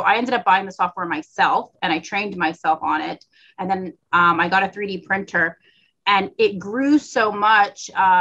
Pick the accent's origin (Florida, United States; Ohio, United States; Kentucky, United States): Florida, United States; I actually went to dental school at the University of Tennessee. I'm from Florida.